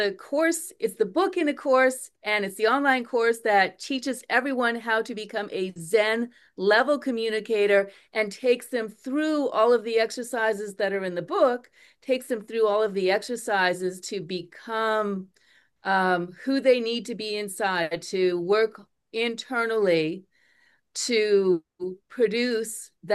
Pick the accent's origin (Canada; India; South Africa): Canada; also born or lived in California; now in Hawaii, United States; currently in Hawaii. Lived, 25 years in California. Before that was Canadian. And I guess I'm still Canadian officially. I have dual citizenship.